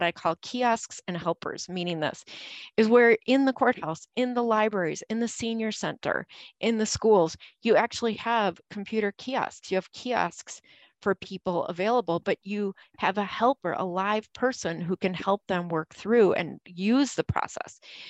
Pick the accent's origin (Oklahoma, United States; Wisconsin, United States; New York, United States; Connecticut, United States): Wisconsin, United States; I am from Wisconsin, middle of nowhere, rural areas where a lot of people don't have technology.